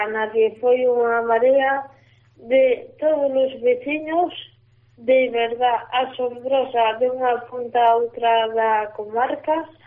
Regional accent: Galicia, Spain; Eu son unha galega máis, pago os meus impostos

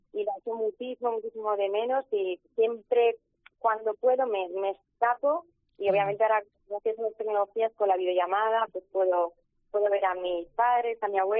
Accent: Navarre, Spain; yo estoy muy orgullosa de ser de Navarra y de mi tierra

